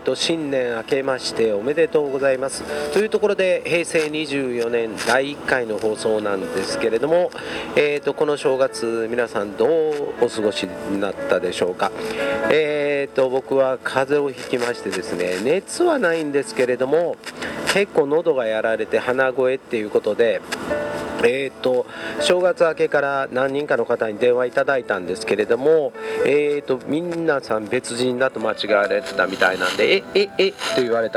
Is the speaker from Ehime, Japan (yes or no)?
yes; Imabari, Ehime, Japan; 僕の、ふるさとが生まれ育ったところが今治っていうこともあったんですけれども、